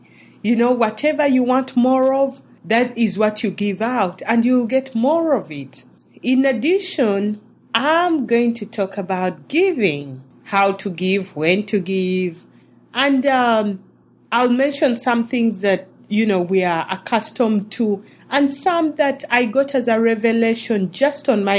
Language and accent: English; Uganda; now in Los Angeles, United States; I was born in Uganda, as you already know. So I live in Los Angeles. So coming from Uganda, very small country, to Los Angeles, the USA, it's like, oh my God, this is huge.